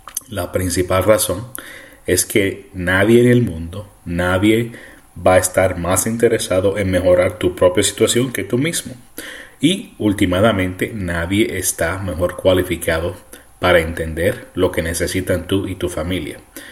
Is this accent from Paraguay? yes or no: no; Puerto Rico; now in United States; Y yo, creciendo en Puerto Rico, también experimenté eso. Creciendo en Puerto Rico, aparte del béisbol, el deporte nacional era la política.